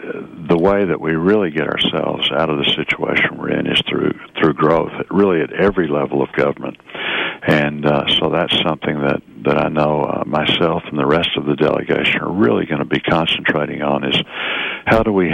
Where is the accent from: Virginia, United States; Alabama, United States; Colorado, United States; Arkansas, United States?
Arkansas, United States; Fort Smith; Even though it's over in western Arkansas, I grew up in Fort Smith